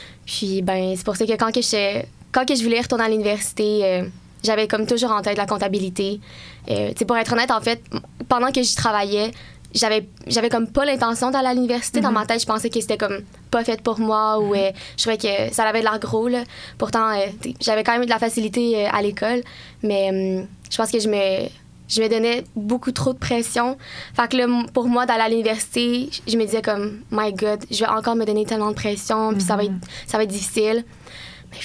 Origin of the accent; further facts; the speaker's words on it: Sherbrooke, Quebec, Canada; Je viens de Sherbrooke tout d'abord. Là, fait que je fais partie des peu à l'université de Sherbrooke qui viennent d'ici.